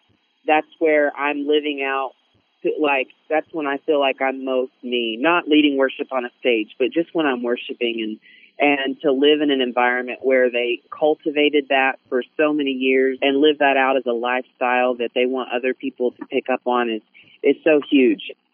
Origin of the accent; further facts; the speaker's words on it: Arkansas, United States; So I'm originally from Arkansas, and I went to University of Central Arkansas there, where I met my now wife.